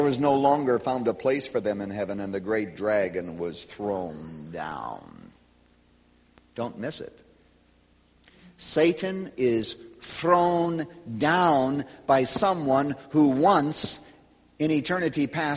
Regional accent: Chicago, Illinois, United States; I'm not making this up just because I come from Chicago.

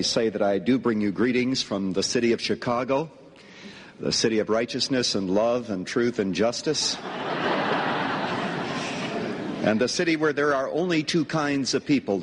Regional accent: Saskatchewan, Canada; born there; I was born in Saskatchewan, a little town that is so small that the mayor and the village idiot was the same person.

